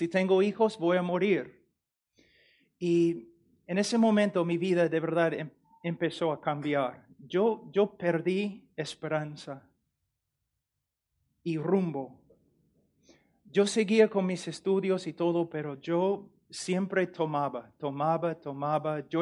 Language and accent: Spanish; Illinois, United States; born there; Spanish is a second language; Yo nací en Perú decimos chacra, en un rancho en los Estados Unidos, en Illinois, donde mi familia criaba vacas y caballos. Y yo era entrenador de caballos cuando yo tenía 11 años.